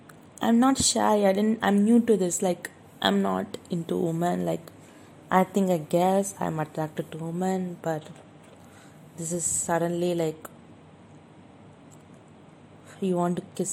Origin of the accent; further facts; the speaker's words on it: India; English is a second language; now in London, United Kingdom; I'm from India, and I moved to London